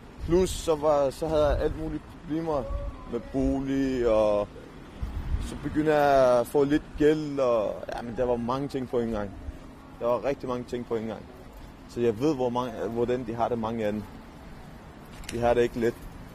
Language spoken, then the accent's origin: Danish; Iran; now in Denmark; Jeg flygtede fra Iran.